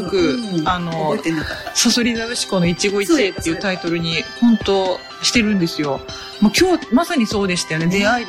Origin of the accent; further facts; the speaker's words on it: Kurume, Fukuoka, Japan; 今またその地元の久留米のお友達でね